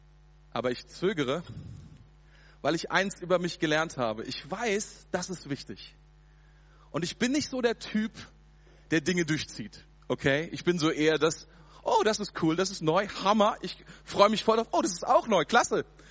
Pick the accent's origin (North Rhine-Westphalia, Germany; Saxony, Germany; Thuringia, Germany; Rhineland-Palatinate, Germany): Rhineland-Palatinate, Germany; Mainz; Ja, wir kommen aus Mainz